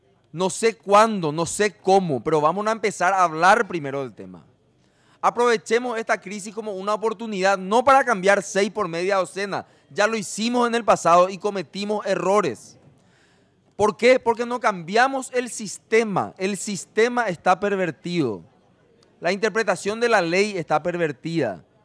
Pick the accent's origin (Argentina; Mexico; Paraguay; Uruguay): Paraguay; ¿qué nosotros deberíamos hacer como paraguayos?